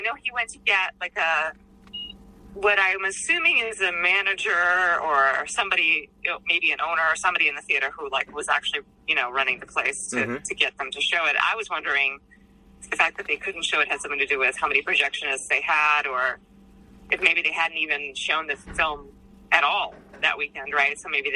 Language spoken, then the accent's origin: English; New York, United States; I mean, I grew up in New York, and I never heard of it.